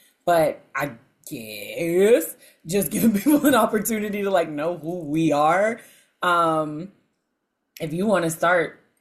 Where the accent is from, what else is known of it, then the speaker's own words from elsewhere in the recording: Norfolk, Virginia, United States; also born or lived in Suffolk, Virginia; I grew up in like Norfolk and Suffolk, Virginia. So like I was there for in Virginia Beach for a little bit too.